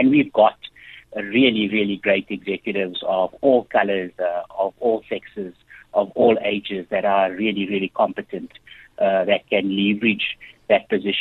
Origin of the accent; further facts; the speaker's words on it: London, United Kingdom; I grew up in East London, a very simple background, a very simple family.